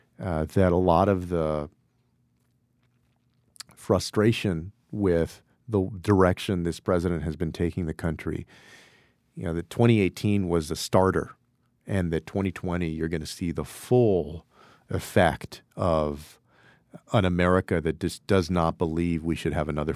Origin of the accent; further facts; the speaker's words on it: Texas, United States; the 38 electoral votes of my home state of Texas.